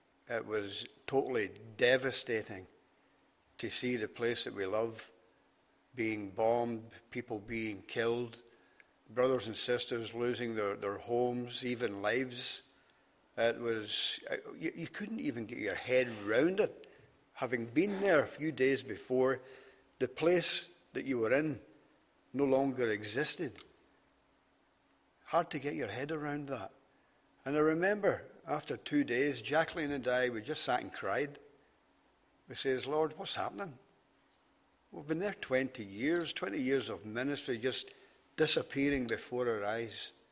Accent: Scotland, United Kingdom; moved away as an adult; now in Northern Ireland; I came from Scotland, joined the army, came over here.

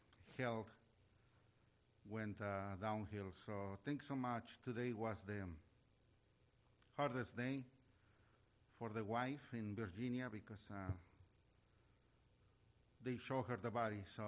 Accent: Mexico City, Mexico; We grew up together, and we were raised in Mexico City.

